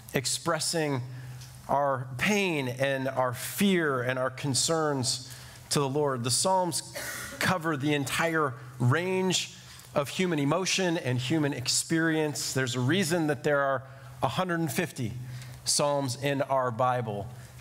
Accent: Illinois, United States; now in Tampa, United States; I grew up in the Chicago suburbs, so most of my life was like us here in Tampa.

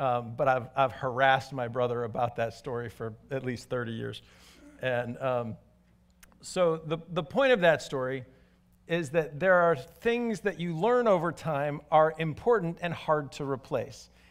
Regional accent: Chicago, Illinois, United States; also born or lived in Wisconsin, United States; I think most of you know I'm from Chicago. And if you get to know me, you'll know I actually spent more time in my childhood and young adulthood, more time in southeast Wisconsin than I did in the city of Chicago.

